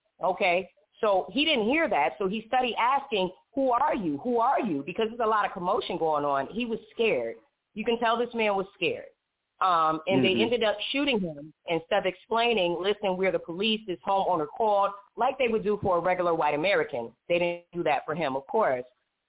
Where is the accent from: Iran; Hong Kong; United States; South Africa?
South Africa; KwaZulu-Natal; I'm from Zulu country, all right?